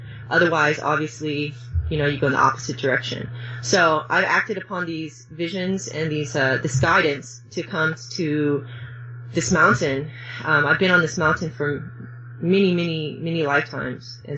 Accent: Seattle, Washington, United States; moved away as an adult; also born or lived in Laos; yes, I grew up in Seattle, Washington. I actually was born in Laos, which is in Southeast Asia. Mm-hmm. Came over to America, was in Seattle, and lived in Seattle for about 20 years.

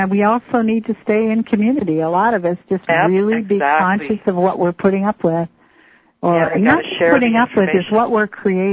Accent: Washington, United States; Jonquil's from Oregon. I'm from Washington.

